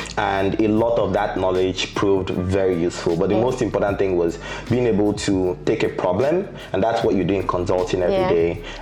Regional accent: Calabar, Cross River, Nigeria; also born or lived in Lagos; But I grew up in Calabar, so in very many ways I'm a Calabar boy, you know, in all its trappings.

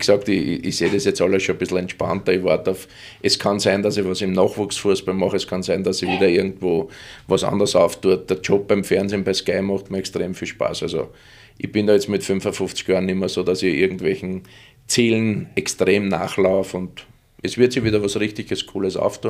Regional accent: Vienna, Austria; Oh, Wien ist meine Heimatstadt, ja.

